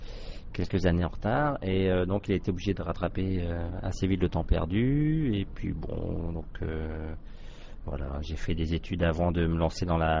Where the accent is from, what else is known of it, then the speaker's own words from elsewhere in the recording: Brittany, France; now in Vendée, France; je suis rentré en Bretagne, donc dans mon pays d'origine. Je suis resté 2 ans et depuis, je suis en Vendée. Ça fait 6 ans et demi maintenant.